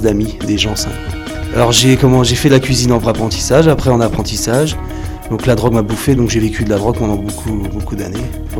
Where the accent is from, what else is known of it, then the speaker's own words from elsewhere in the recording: Normandy, France; moved away as an adult; je suis normand, je suis parti. Et je quitte ma région et là, je suis motivé à vraiment partir. Je compte pas repartir en Normandie pour l'instant.